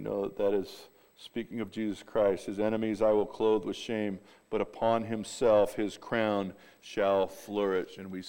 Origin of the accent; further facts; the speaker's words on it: California, United States; I'm from Southern California, and when you move up here, we're going to La Mexicana number 4